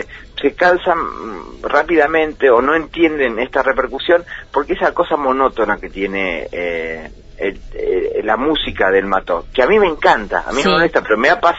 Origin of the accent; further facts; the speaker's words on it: Mendoza, Argentina; yo también soy mendocino y es gente muy tranquila.